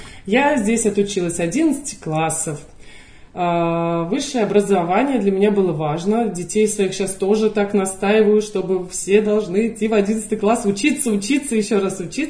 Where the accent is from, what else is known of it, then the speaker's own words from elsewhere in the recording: Ostashkov, Tver Oblast, Russia; born there; Я родилась здесь, в Осташкове. Здесь мои корни.